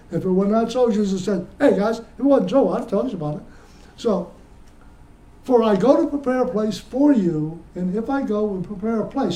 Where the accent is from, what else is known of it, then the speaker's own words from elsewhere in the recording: United States; I've traveled quite a bit in my life, in mostly the United States, because I'm an American.